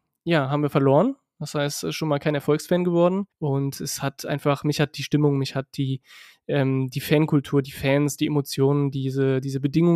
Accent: Berlin, Germany; also born or lived in France; Ich bin ursprünglich aus Frankreich, in Berlin dann groß geworden als Franzose

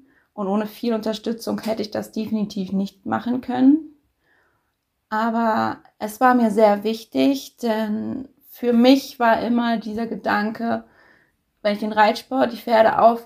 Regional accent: Schleswig-Holstein, Germany; ich komme aus Schleswig-Holstein und bin Mama von zwei wundervollen Mädchen.

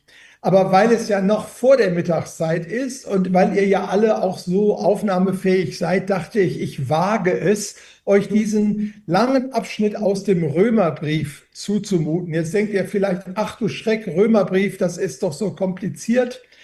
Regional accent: North Rhine-Westphalia, Germany; ich komme ja aus dem Ruhrgebiet

